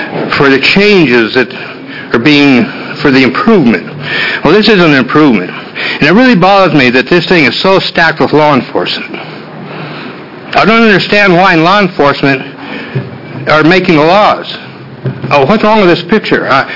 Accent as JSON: {"language": "English", "town": "Eugene", "region": "Oregon", "country": "United States", "said": "I'm from Eugene, Oregon."}